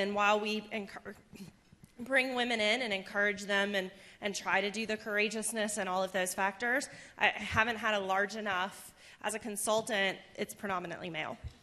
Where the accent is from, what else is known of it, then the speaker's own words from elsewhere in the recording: the South, United States; Not only am I a female in it, but I'm from the South, right?